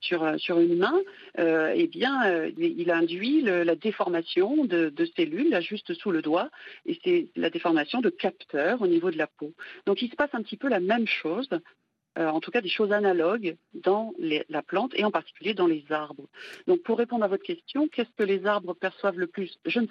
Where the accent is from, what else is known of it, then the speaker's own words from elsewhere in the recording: France; c'est une petite plante qu'on trouve dans les jardineries, hein, chez nous en France.